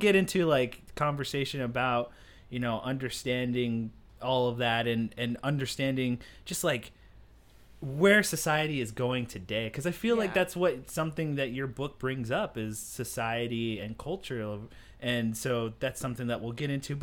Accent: Philadelphia, Pennsylvania, United States; I went from growing up in Philly to moving out here, but I didn't get Phoenix. I got I got the rural reservation.

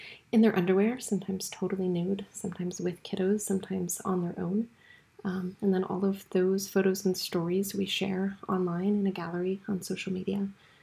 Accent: Chicago, Illinois, United States; So we're from Chicago. That's home to us.

